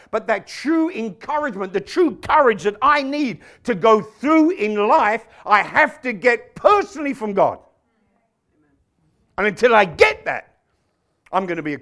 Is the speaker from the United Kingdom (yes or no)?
yes; England, United Kingdom; Yeah, we're a bit feisty, but that's okay. We're English.